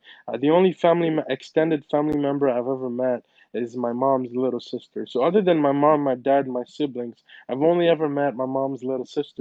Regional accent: West Africa, Togo; now in Buffalo, United States; It was tough at first because of the cold conditions, given we grew up in West Africa, but we have grown acclimated to all of that.

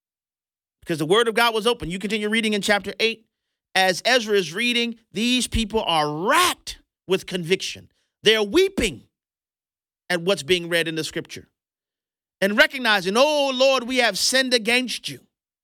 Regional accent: Louisiana, United States; He then moved to my home state, Go Tigers, to Louisiana State University

